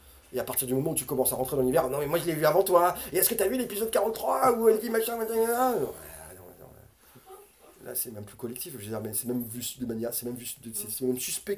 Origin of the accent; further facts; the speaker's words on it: Marseille, Provence-Alpes-Côte d'Azur, France; born there; Moi, je suis né à Marseille. Moi, je suis né à Marseille.